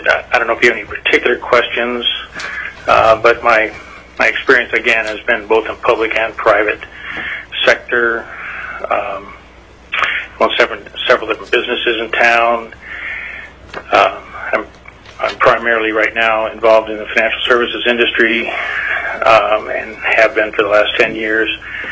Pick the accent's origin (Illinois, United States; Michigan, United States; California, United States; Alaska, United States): Alaska, United States; Juneau; I'm from Juneau. I've been in Alaska. First time I came was in 51 and moved back permanently with my family in 1953 and grew up in Juneau.